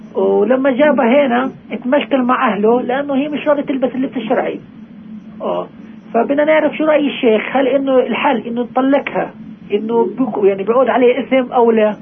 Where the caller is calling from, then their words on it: Nablus, West Bank, Palestine; منطقة نابلس